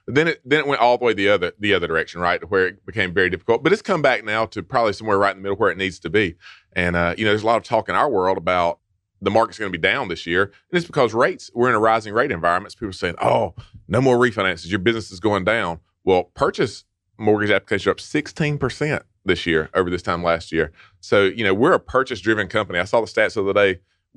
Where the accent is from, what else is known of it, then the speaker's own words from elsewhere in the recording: Georgia, United States; now in Athens, United States; But no, I'm from a small town in middle Georgia and live in Athens now.